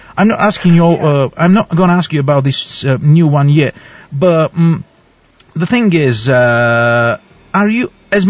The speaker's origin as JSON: {"language": "Bulgarian", "region": "England", "country": "United Kingdom", "said": "не толкова защото аз съм англичанин или защото просто нямам какво друго да го питам"}